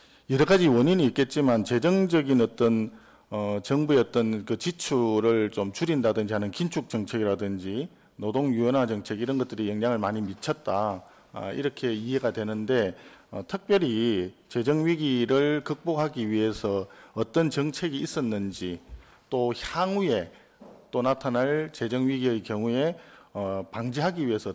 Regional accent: South Korea; 우리 한국에서 온 의원단 일행을 잘 맞이해 주시고

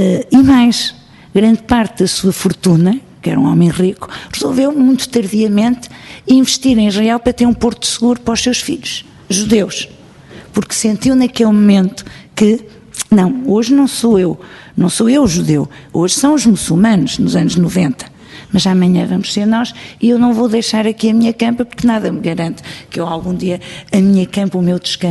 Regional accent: Portugal; Eu quando digo nós, somos portugueses.

